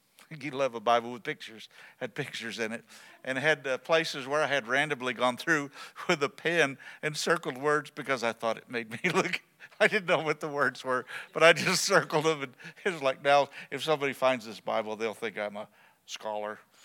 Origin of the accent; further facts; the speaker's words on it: Wilmore, Kentucky, United States; And I grew up in Wilmore, Kentucky, which some of y'all know what that means and some of you don't.